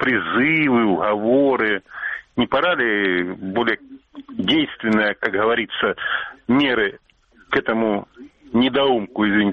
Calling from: Donetsk Oblast, Ukraine; Донецкая область.

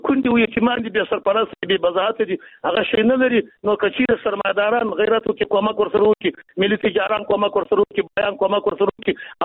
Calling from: Jowzjan, Afghanistan; پښتون يم د جوزجان څخه

